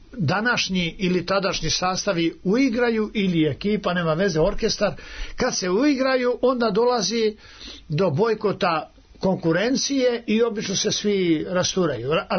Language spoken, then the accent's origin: Serbian; Šumadija and Western Serbia, Serbia; mada sam se ja takmičio gore kod nas u Dragačevu, osvajao, imali smo festival raspevan u Dragačevu